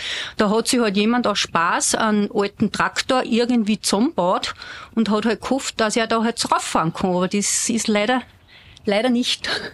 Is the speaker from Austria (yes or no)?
yes; Rauris, Salzburg, Austria; born there; Ich bin eine gebürtige Raurisserin, sprich Edelweißspitze.